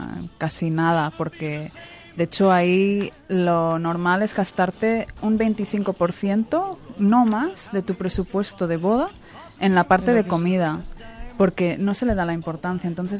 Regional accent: United States; como los americanos somos muy de superarnos los unos a los otros

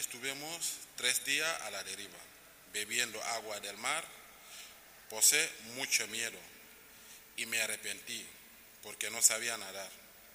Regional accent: Ziguinchor, Senegal; born there; Spanish is a second language; moved away as an adult; soy musulmán. Y nací en Ziguinchor, en la región de Casamance, al sur de Senegal. Yo soy el menor de 5 años, de 5 hermanos.

